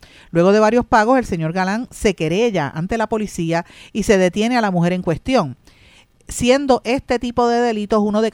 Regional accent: Puerto Rico; me motiva como puertorriqueño y republicano a comunicarme con ustedes

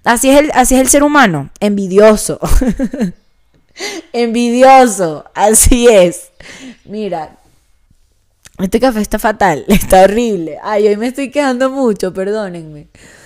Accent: Venezuela; accent: Venezuelan; now in Mexico; obviamente no hablo con acento mexicano, tengo mi acento venezolano. Pero claro que tengo tonadas y tengo palabras mexicanas porque vivo aquí hace 3 años

